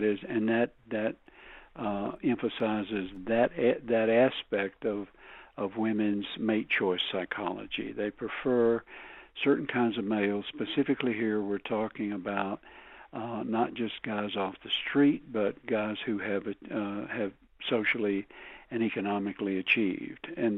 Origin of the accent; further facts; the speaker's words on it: Alabama, United States; now in New Mexico, United States; I'm from Alabama originally, but I've been away from there a long time, living in New Mexico and working in New Mexico.